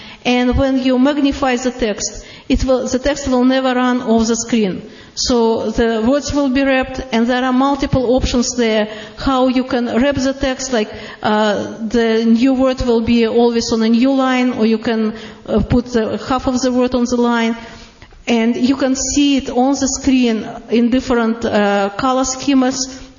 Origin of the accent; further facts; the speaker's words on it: Russia; accent: Russian; English is a second language; Yeah, another disability, what I know that my disability is this, my very heavy Russian accent. But what is good about this, that people always recognize me on the phone.